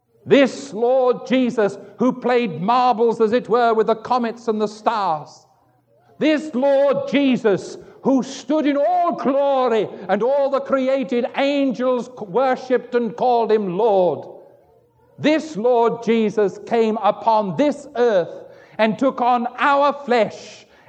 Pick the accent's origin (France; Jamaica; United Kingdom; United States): United Kingdom; England; Maybe as an Englishman, I should have said Rolls-Royce and Mercedes.